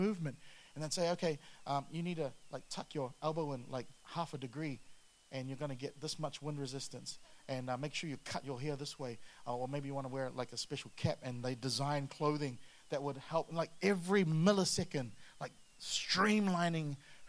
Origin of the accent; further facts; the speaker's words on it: New Zealand; I used to get frustrated as a Kiwi when I'd look at Australia and how much more awesome they were in the medal count every year.